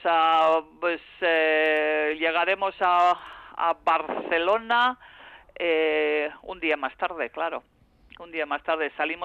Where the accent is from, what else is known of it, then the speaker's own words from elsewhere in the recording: Australia; Spanish is a second language; now in Bilbao, Spain; hace 40 años llegué, están ahí, o sea, siempre han estado. Y la verdad que Bilbao ya es mi casa, aunque yo siempre seré australiana.